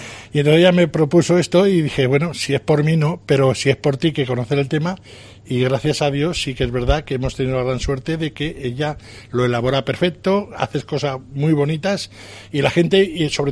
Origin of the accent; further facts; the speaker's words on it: Teruel, Aragon, Spain; Yo soy de toda la vida de Teruel